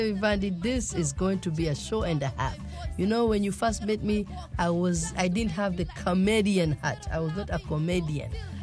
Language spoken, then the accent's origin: English; Kenya; I am Taita, he's Maasai.